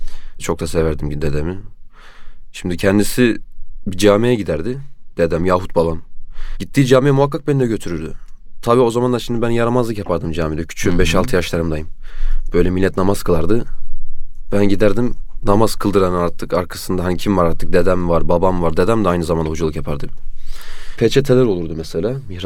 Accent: Güngören, Istanbul, Turkey; now in Gebze, Turkey; Memleketim aslen Karabük, Safranbolu. Hı hı. Doğma büyüme İstanbul Güngörenliyim. Tabii şu an Gebze'de ikamet etmekteyim.

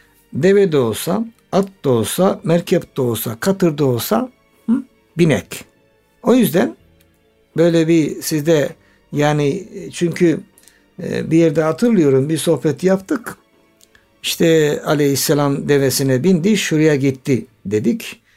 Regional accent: Black Sea Region, Turkey; ben Karadenizliyim

